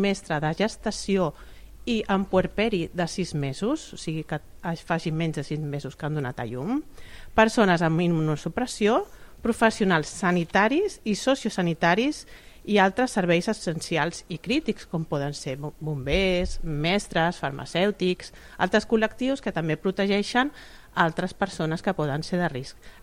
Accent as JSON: {"language": "Catalan", "town": "Sabadell", "region": "Catalonia", "country": "Spain", "said": "jo estic treballant a Barcelona, però sóc de Sabadell"}